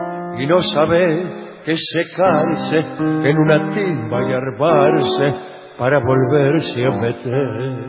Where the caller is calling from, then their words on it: Tucumán, Argentina; de Tucumán.